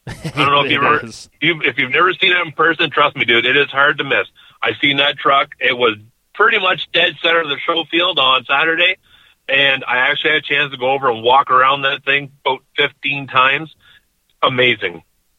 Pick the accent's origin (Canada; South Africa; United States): Canada; East Coast; I'm originally from the East Coast, which is where the show is based on, and I'm not going to say I see myself in them, but the trailer parks that are down there, I know exactly where all this is coming from